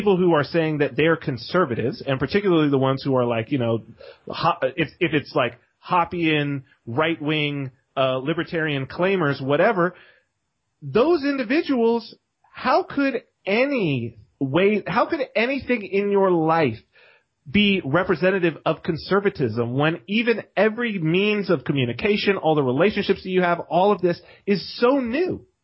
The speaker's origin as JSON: {"language": "English", "region": "California", "country": "United States", "tie": "born or raised there", "said": "I guess because I was raised in Southern California, you know what I mean?"}